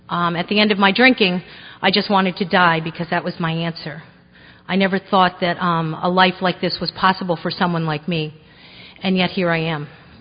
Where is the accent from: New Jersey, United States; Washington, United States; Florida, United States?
New Jersey, United States; I'm originally from New Jersey. I'm 48 years old. I come from an Irish Catholic family. My mother's actually from Scotland. My father's Irish and German.